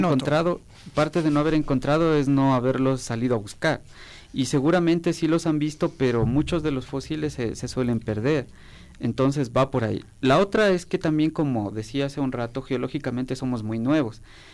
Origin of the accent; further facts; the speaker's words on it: Ecuador; Y no lo digo porque soy ecuatoriano ni me gusta, ni porque me guste mi país, que sí me gusta